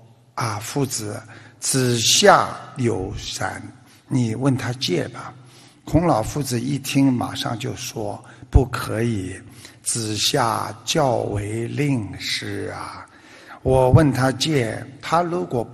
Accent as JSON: {"language": "Chinese", "country": "Australia", "said": "旧金山呢，是一个旅游胜地，世界著名的金门大桥和我们澳大利亚的悉尼大桥呢一样"}